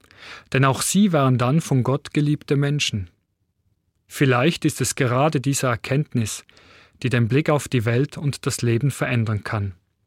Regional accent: Switzerland; Wenn ich in meiner Heimat, der Schweiz, bin

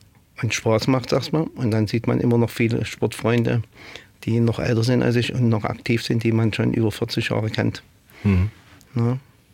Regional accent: East Germany, Germany; Ich komme aus dem Osten Deutschland, mit Sicherheit.

